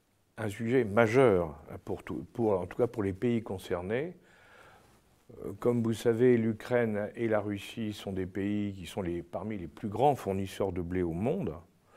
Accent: France; chez nous en France

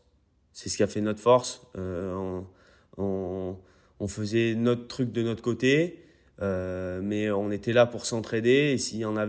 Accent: Marseille, Provence-Alpes-Côte d'Azur, France; comme on dit chez nous à Marseille.

